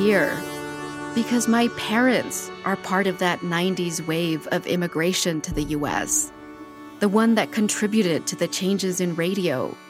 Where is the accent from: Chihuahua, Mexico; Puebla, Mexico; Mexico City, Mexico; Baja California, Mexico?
Chihuahua, Mexico; Juarez; I listen to this music when my big Mexican self comes out, when I get real Mexa, you know, like when you can tell I'm from Juarez.